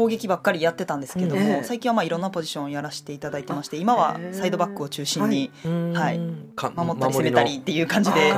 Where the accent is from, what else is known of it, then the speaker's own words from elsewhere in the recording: Awaji Island, Hyogo, Japan; 出身は兵庫県 の、 淡路島、